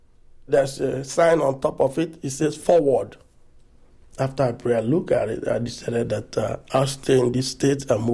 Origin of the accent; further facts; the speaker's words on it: Nigeria; Yeah, I'm from Nigeria, West Africa.